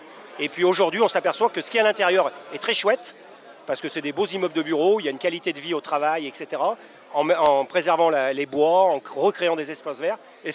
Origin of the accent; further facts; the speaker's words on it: Auvergne-Rhône-Alpes, France; accent: Lyon; on appelle ça un gone parce qu'on est à 10 km de Lyon, donc automatiquement nous sommes des gones et mon accent montre que je suis un gone.